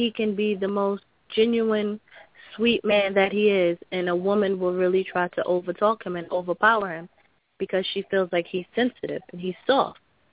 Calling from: Brooklyn, New York, United States; I'm calling from Flatbush, Brooklyn.

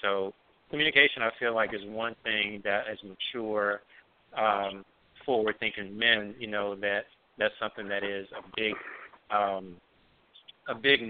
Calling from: Atlanta, Georgia, United States; Calling from Atlanta.

